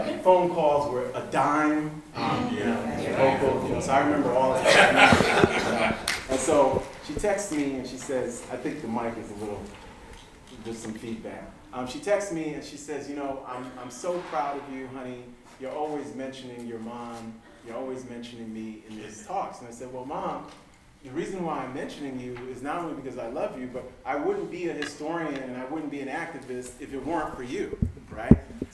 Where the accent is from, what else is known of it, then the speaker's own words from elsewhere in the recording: New York City, New York, United States; I was raised in New York City in a black, by way of a black Baptist church storefront. My mother and father both are from Haiti.